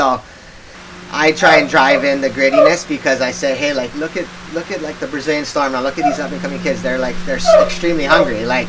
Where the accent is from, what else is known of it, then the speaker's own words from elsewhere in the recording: Hawaii, United States; Like, most of us grew up on the North Shore. I mean, I grew up on the South Side